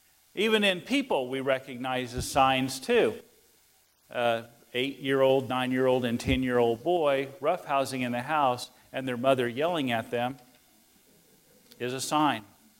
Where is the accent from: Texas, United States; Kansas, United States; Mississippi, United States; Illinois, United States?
Kansas, United States; Growing up in Western Kansas and around the farmer community my whole life, you learn to read different signs of the weather.